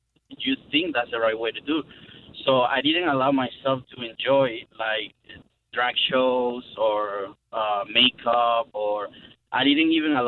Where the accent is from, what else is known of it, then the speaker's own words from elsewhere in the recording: Venezuela; moved away as an adult; So pretty much my whole teenage years and my college years, I spent it in Venezuela.